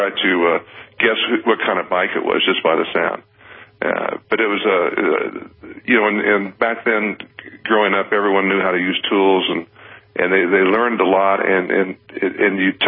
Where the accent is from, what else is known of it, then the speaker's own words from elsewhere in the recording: Wichita, Kansas, United States; I grew up in Wichita, Kansas. And like a lot of people, my folks didn't want me messing with motorcycles